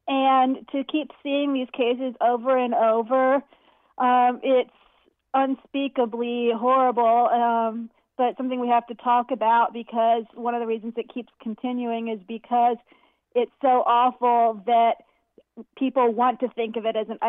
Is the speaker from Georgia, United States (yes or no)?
no; Bradenton, Florida, United States; It's actually in my hometown here in Bradenton, Florida, where I'm from.